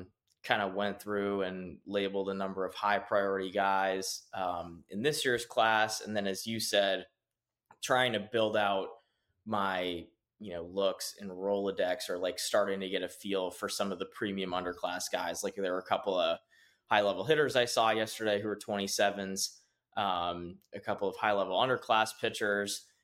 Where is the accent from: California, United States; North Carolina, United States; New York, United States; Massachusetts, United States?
Massachusetts, United States; I'm from Massachusetts, so I'm pretty soft when it comes to rain